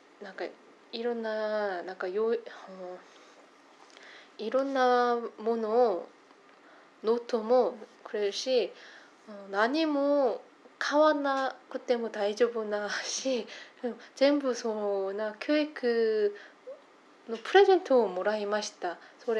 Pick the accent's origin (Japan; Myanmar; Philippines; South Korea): South Korea; Japanese is a second language; 私も田舎の出身ですが、地方、私は小学校にも1年生から6年生まで100人いましたんですが、本当に田舎なので、